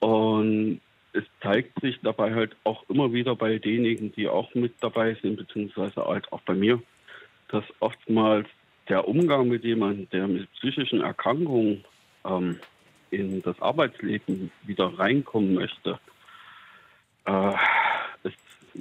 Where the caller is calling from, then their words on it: Weimar, Thuringia, Germany; ich komme aus Weimar in Thüringen